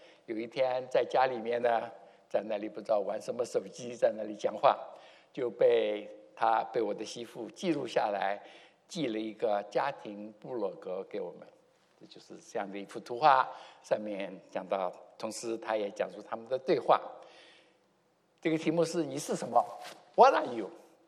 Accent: China; 我们是中国人

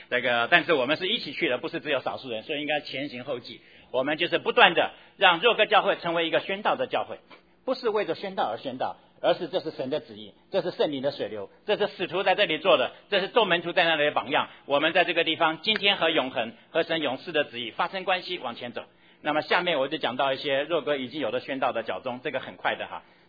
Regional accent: Qingdao, Shandong, China; 然后这个是我的老家。因为选了三个，再选哪里？当然选我老家青岛。

